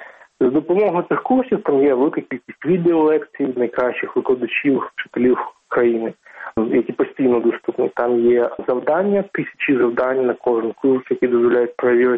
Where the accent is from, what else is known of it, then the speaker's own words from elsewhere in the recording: Donetsk, Donetsk Oblast, Ukraine; Я сам з Донбасу. Я родом з Донецька, тому я думаю, що я доволі непогано тут знаю цю специфіку.